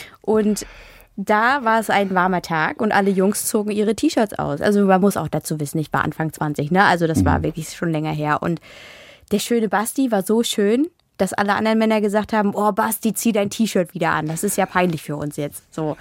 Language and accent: German; Berlin, Germany; born there; In Berlin bin ich geboren.